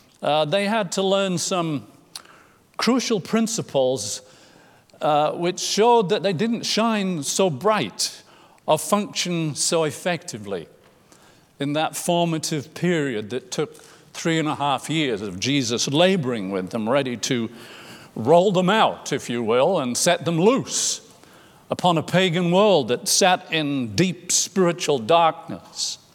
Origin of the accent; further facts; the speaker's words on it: England, United Kingdom; I grew up in England, and I'm familiar with some of the political parties there.